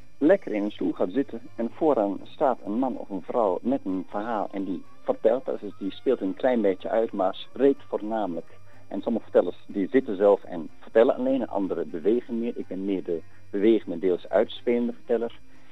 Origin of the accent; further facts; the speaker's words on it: Switzerland; moved away; ik kom oorspronkelijk uit Zwitserland, vandaar de Zwitser.